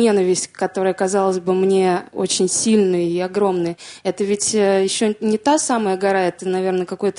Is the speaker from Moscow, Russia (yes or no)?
yes; Moscow, Russia; я из Москвы.